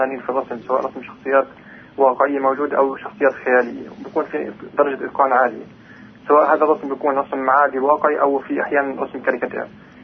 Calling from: Nablus, West Bank, Palestine; من نابلس.

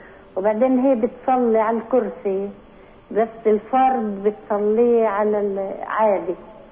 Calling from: Beitunia, West Bank, Palestine; من بتونيا

